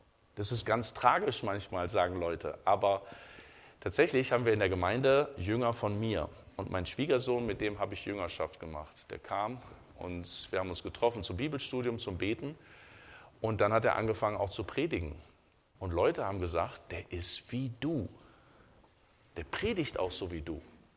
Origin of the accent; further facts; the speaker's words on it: Germany; Ich bin Deutscher, ich bin hier zu Hause